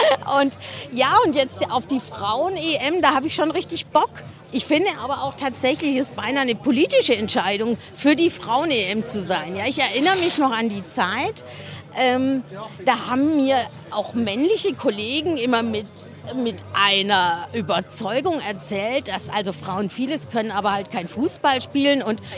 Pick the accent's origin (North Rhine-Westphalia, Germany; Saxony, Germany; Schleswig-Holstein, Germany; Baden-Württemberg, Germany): Baden-Württemberg, Germany; moved away as an adult; now in Switzerland; weil ich auch nahe der Schweizer Grenze am Bodensee aufgewachsen bin.